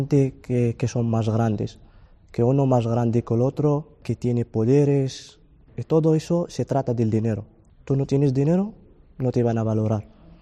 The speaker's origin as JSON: {"language": "Spanish", "country": "Morocco", "lives_now": "Spain", "said": "Soy de Marruecos"}